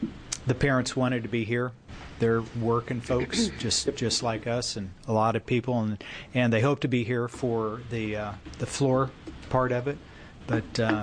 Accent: The Dalles, Oregon, United States; if you're heading up toward my hometown of the Dalles

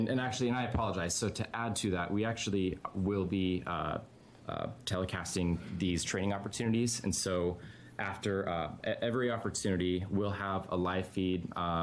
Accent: Oregon, United States; also born or lived in Austin / Houston; I was born and raised in Oregon, so I'm just coming back

